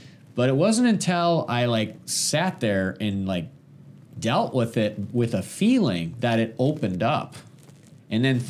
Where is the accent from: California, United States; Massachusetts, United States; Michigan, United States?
Michigan, United States; I'm originally from Michigan.